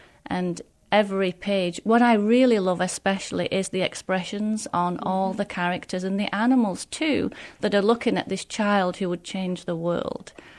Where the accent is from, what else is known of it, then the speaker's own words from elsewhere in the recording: England, United Kingdom; moved away as an adult; now in United States; So originally I'm from England, married to a pastor, and we came here 18 years ago on an exchange program for 6 weeks. We came to Kalamazoo.